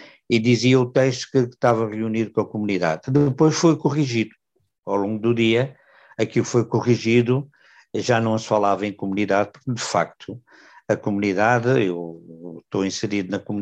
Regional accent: Angola; como angolanos que somos

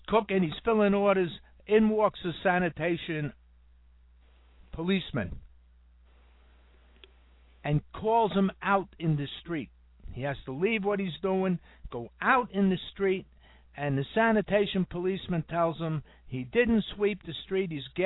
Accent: New York City, New York, United States; When I grew up in New York City, any day of the week, I could go out to St. Nicholas Avenue in Washington Heights

